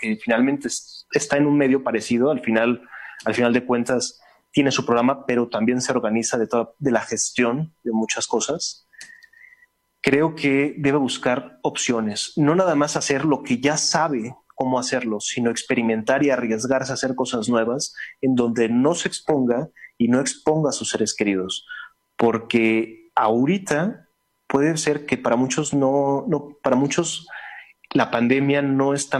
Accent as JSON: {"language": "Spanish", "country": "Mexico", "said": "si actuamos como mexicanos juntos, nos va a ser mucho más sencillo salir adelante"}